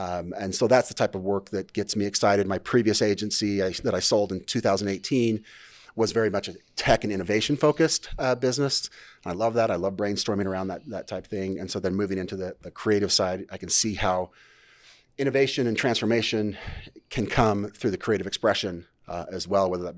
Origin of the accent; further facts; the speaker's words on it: Las Vegas, Nevada, United States; Yeah, I'm actually a Vegas kid. I grew up in Vegas.